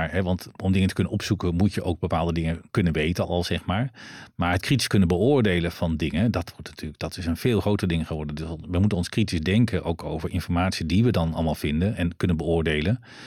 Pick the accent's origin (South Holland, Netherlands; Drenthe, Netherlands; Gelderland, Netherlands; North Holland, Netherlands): Gelderland, Netherlands; Terwijl toen ik jong was, ik kom uit de Achterhoek.